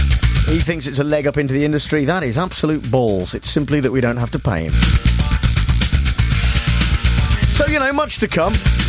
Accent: England, United Kingdom; I'm English.

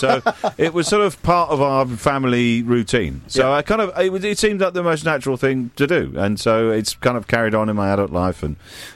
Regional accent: South West England, United Kingdom; I think when I grew up in the West Country

